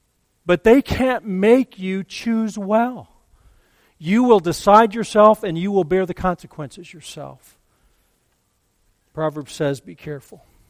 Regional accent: Colorado, United States; You know, I grew up in Colorado and there would be hunters

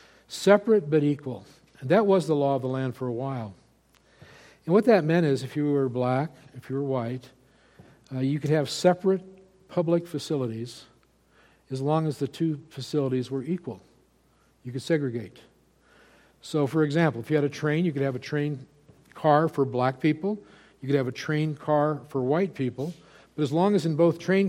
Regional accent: the South, United States; You know, I was talking before church about growing up in the South back in the days of segregation.

